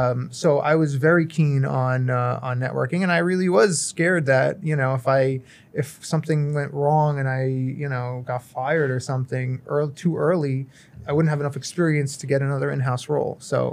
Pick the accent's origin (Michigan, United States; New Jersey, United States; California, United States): New Jersey, United States; I'm from New Jersey, a New Jersey native.